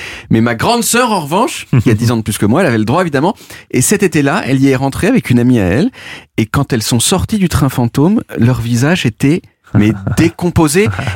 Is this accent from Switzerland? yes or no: no; Lisbon, Portugal; Quand j'étais petit, à Lisbonne, il y avait une fête foraine l'été